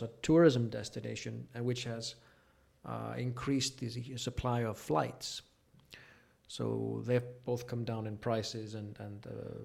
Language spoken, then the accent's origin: English; Reykjavik, Capital Region, Iceland; No, it was really nice. And it's, I think we also talked about last night that I thought at some point that I would have to move away from here to sort of be able to do my job, you know.